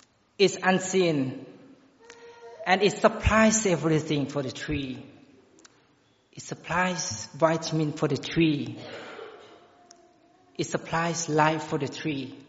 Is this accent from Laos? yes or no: yes; Laos; English is a second language; moved away as an adult; now in United States; I'm from Laos, and I've been here in the United States of America about 8 months through the International Volunteer Exchange Program